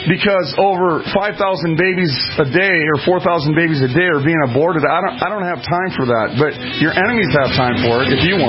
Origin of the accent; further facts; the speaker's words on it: Minnesota, United States; I'm from Minnesota, and my Twins jersey has a big Twins across it.